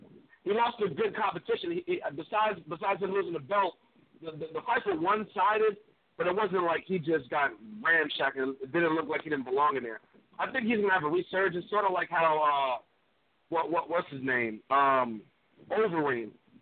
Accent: Bronx, New York, United States; I'm kind of, you know, I'm from the Bronx, you know, I don't kind of understand that, but whatever. If you look at his, I grew up in a middle class, you know, area, so ghetto, the Bronx, I don't kind of like

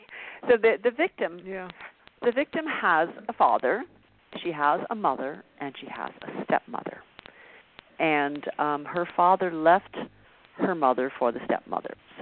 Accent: San Diego, California, United States; And it has to do with something that was in my hometown. I grew up in San Diego.

